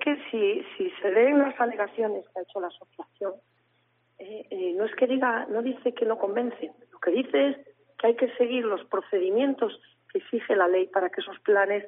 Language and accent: Spanish; Asturias, Spain; tengo el despacho en Madrid, pero no soy madrileña, soy asturiana.